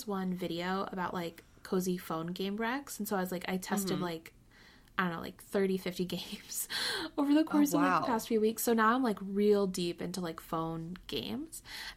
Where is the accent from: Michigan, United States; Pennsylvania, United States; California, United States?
Pennsylvania, United States; I grew up in Pennsylvania. There obviously was more community theater productions